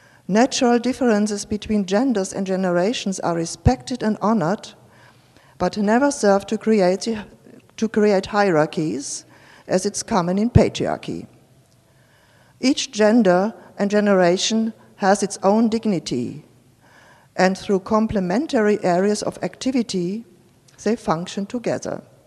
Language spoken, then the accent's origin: English; Germany; English is a second language; You heard I'm from Germany, and so English is not my first language, and so I have to read my paper.